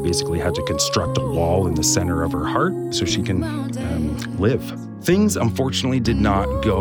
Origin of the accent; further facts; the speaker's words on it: Kingston, Ontario, Canada; we are originally from Kingston, Ontario.